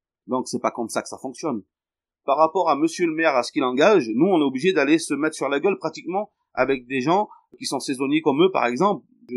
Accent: France; Moi, j'étais à l'école, à Pont-de-Servière. Je suis né ici, moi. Hein. Je suis pas de Tataouine, hein. Je suis d'ici.

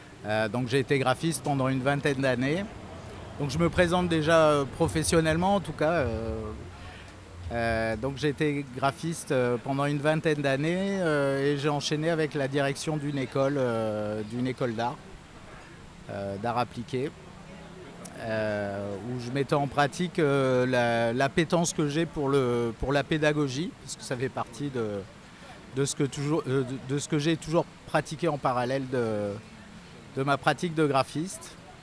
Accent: Hauts-de-France, France; Moi, je suis picard d'origine. Non, je suis, j'ai l'habitude de dire, comme une boutade, je suis portugais de Picardie. Donc je suis de nationalité portugaise

